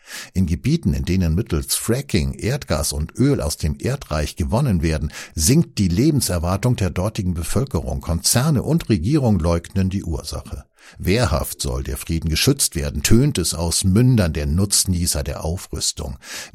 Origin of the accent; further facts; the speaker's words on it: Saxony, Germany; In meiner Heimat Vogtland erhielten derweil in der gleichen Woche 300 Mitarbeiter eines Krankenhauses die Kündigung.